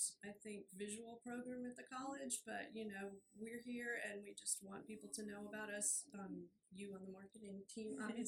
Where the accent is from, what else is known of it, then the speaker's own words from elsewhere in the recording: Florida, United States; born there; Both. I was born in Florida, so.